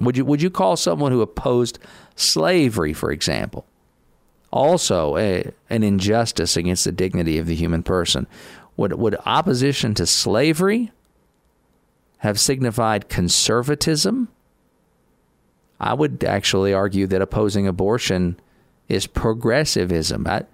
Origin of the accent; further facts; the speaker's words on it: Kentucky, United States; So I've still got to find out who's going to be on the ballot here in my home state of Kentucky and make my decisions.